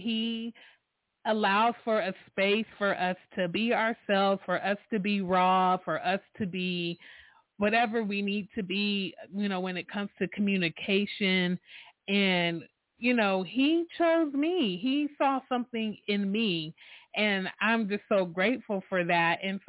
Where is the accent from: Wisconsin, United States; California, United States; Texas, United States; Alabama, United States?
California, United States; San Diego; born there; I was born in San Diego, California.